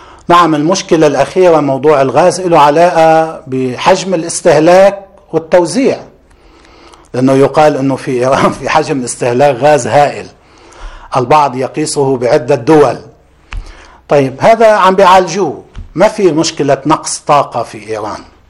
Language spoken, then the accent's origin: Arabic; Lebanon; لكن هذا النائب الجهبذ عندنا في لبنان